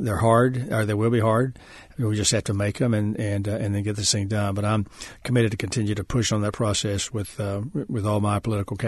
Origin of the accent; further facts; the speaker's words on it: Texas, United States; I think, well, I'm a chairman from Texas.